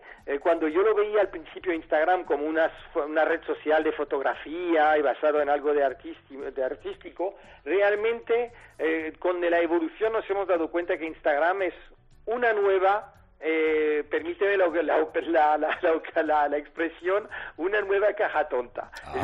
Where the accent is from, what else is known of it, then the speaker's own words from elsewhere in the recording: Paris, Île-de-France, France; also born or lived in La Vera, Cáceres, Spain; yo soy parisino, nacido en París, y orgulloso de ser de La Vera, de Cáceres, Extremadura.